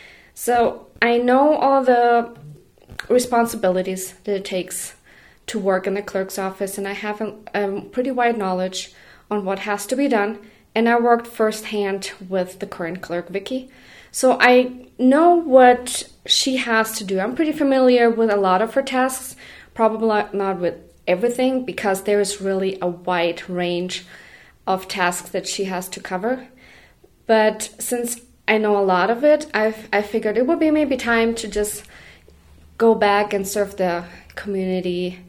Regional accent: Germany; moved away as an adult; now in United States; and I'm originally from Germany. I came to the United States in 2012.

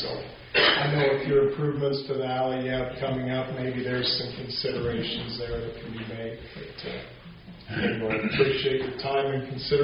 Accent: Nebraska, United States; I'm a flatlander from Nebraska.

